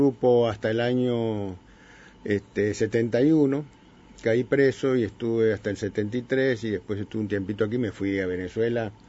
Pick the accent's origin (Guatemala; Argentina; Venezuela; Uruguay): Uruguay; los viejos se vinieron. Como digo, en el 52, yo tenía 2 años, y crecí en Uruguay, estudié, hice escuela, hice liceo, hice parte de la universidad